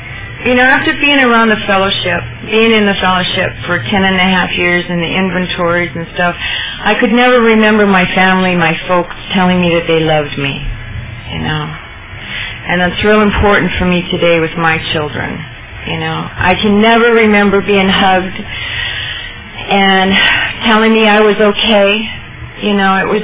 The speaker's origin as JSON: {"language": "English", "region": "Nebraska", "country": "United States", "tie": "born or raised there", "said": "I grew up in Nebraska. I was raised in a Catholic family, so those of you that are Catholics can understand that one."}